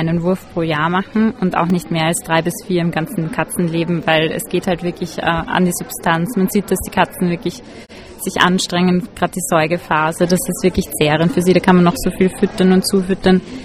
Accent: Klosterneuburg, Lower Austria, Austria; Nein, wir sind aus Klosterneuburg.

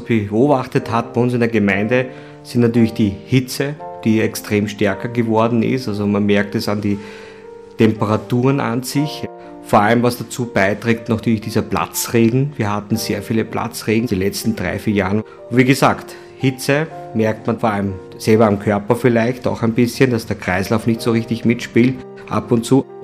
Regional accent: Vienna, Austria; ich komme aus Wien, ich bin ein gebürtiger Simmeringer und bei uns war das so, wir hatten Plattenbau, wir hatten Betonbau in unseren ganzen Umgebungen.

